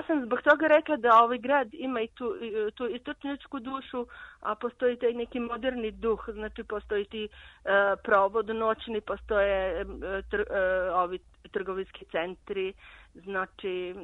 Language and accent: Serbian; Niš, Serbia; moved away as an adult; Bio je student kod nas u Nišu, tako da sam onih 90-ih kad je počelo neko teško vreme za nas, došli smo ovde na kratko, a u stvari ostali smo.